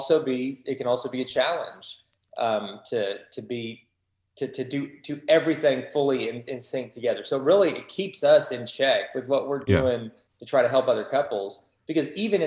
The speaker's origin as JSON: {"language": "English", "town": "Georgetown", "region": "Kentucky", "country": "United States", "tie": "born or raised there", "said": "But yeah, I grew up in Georgetown, Kentucky, the city that never sleeps."}